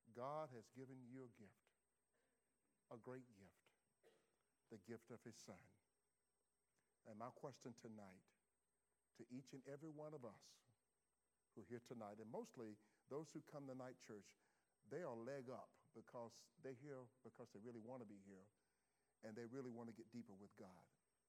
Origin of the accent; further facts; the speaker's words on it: Laurel, Mississippi, United States; I grew up in Mississippi. I was raised in a housing project. I often tell people, I'm a project from the project. I'm from the hood. I'm a hood rat. From a little play called Law, we said Laura, Mississippi.